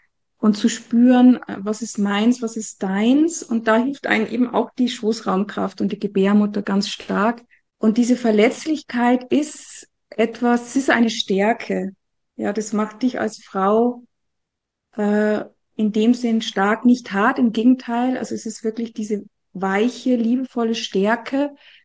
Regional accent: Austria; Und dann habe ich so eine Watschen bekommen, sagt man ja bei uns in Österreich.

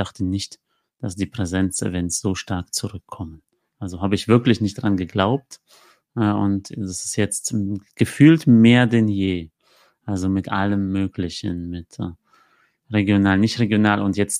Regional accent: Cologne, North Rhine-Westphalia, Germany; Freut mich auch als Kölner

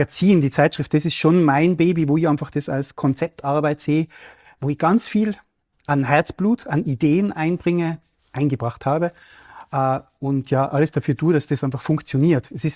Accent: Matrei am Brenner, Tyrol, Austria; ich komme ja aus dem Raum Matrei am Start

